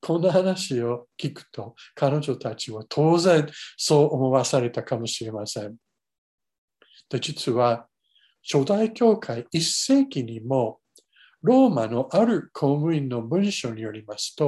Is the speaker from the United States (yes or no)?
yes; Paterson, New Jersey, United States; まれ育った私の母教会が建っているのは、シルクシティ、絹の都市と呼ばれていた、まあ、製鋼場だらけのニュージャージー州パタソン市です。